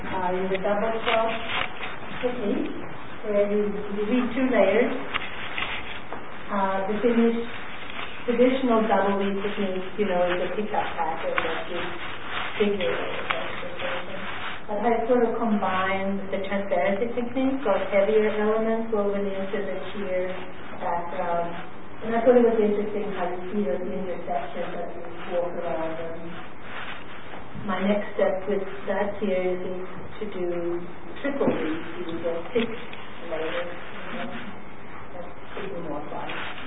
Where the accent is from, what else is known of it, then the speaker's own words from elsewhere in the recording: Uppsala, Uppsala County, Sweden; also born or lived in Linköping / India; now in New York, United States; I was born in Linköping, Sweden, which is near Gothenburg. I grew up in Uppsala. And after that, I've lived in India and in New York since 1969.